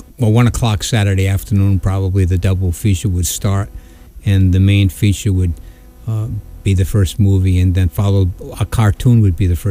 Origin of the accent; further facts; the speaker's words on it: Tiverton, Rhode Island, United States; And we grew up in Tiverton, Rhode Island, but Fall River, Massachusetts was the closest place where we went.